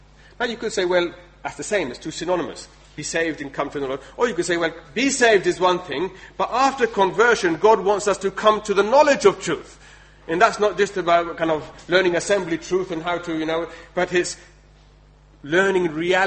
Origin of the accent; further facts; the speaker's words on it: England, United Kingdom; now in Netherlands; But as an Englishman, you can't come and tell Dutch people what to do.